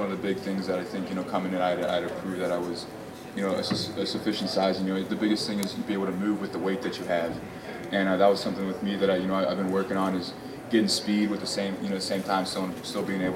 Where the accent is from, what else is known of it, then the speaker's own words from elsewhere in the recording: Cincinnati, Ohio, United States; it was difficult to get some of those games because I was from Cincinnati. We didn't get a lot of those games up in Cincinnati